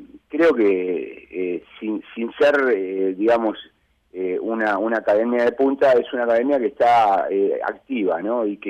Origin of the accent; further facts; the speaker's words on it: Uruguay; en Uruguay tardamos 2 décadas más, ¿no?